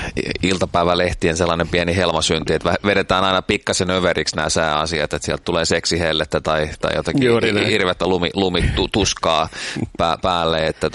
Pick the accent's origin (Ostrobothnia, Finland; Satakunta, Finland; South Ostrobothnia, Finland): Satakunta, Finland; Pori; kun olin kotipuolessa Porissa käymässä viikolla